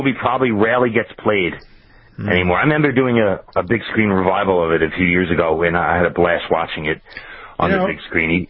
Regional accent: New York, United States; Well, I used to watch this all the time when I grew up in New York.

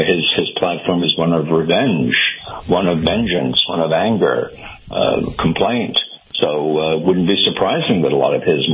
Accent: New York, United States; now in Massachusetts, United States; I'm not from Massachusetts. I live in Massachusetts. I'm from New York.

